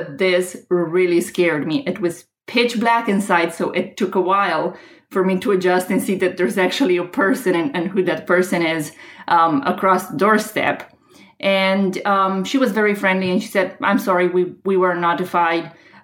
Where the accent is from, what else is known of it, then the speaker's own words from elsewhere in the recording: Romania; English is a second language; moved away as an adult; now in Charlotte, United States; So I have been doing real estate in my home country in Romania for quite a few years, and recently I have started to do that in the U.S., December 2015.